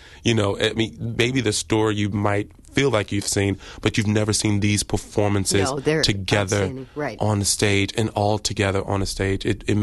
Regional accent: Houston, Texas, United States; now in New York, United States; I'm from Houston, Texas.

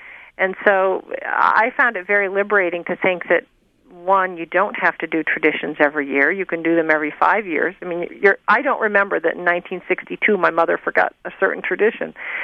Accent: New England, United States; I grew up in New England, and we always had pot roast or some meat on Christmas Eve.

